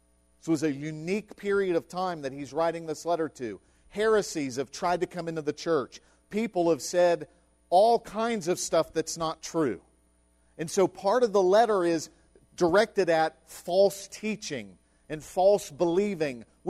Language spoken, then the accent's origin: English; West Virginia, United States; It doesn't matter that I'm from West Virginia and he's from Beijing.